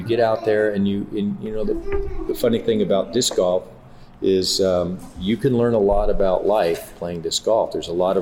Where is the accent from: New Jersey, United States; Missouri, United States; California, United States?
California, United States; now in Portland, United States; because it's very different where I grew up in the Bay Area.